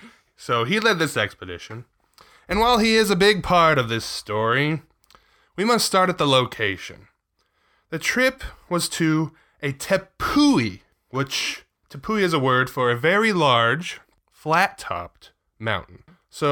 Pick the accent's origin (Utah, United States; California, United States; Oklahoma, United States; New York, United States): California, United States; We're from California. We're so far away.